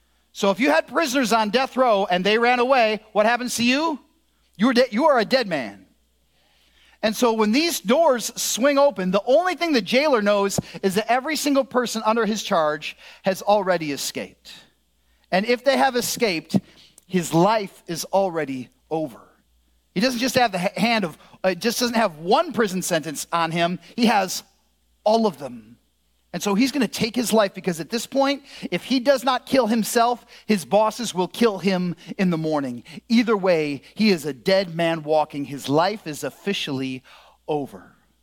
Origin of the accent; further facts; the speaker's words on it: Illinois, United States; So I grew up here in the Midwest. I'm from suburban Chicago.